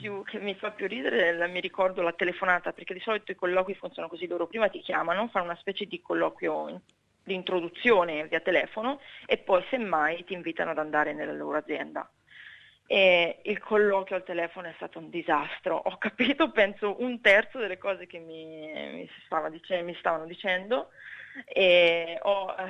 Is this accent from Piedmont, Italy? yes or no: no; Ancona, Marche, Italy; now in Perth, Australia; io vengo da Ancona, che è una città, diciamo, non è che sia proprio una metropoli.